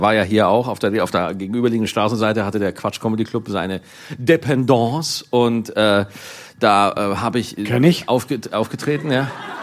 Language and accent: German; Schwarzach, Bavaria, Germany; ich kam da als Bayer vom Land, weißt du, aus einem Heimatort Schwarzach, wo 4 Leute und 8 Kühe leben